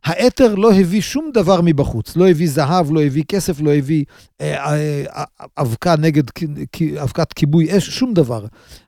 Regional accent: Kiryat Ata, Haifa District, Israel; כשהייתי ילד גרתי בכפר עטה. וכפר עטה של פעם זה היה עדיין חקלאי, היו הרבה משקים

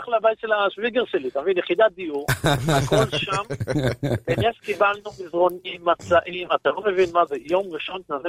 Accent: Beit Shemesh, Jerusalem District, Israel; אני מבית שמש.

